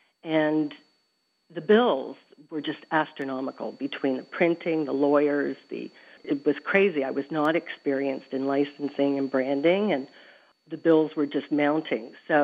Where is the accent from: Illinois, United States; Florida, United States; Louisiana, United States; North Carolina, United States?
Florida, United States; West Palm Beach; We're from West Palm Beach.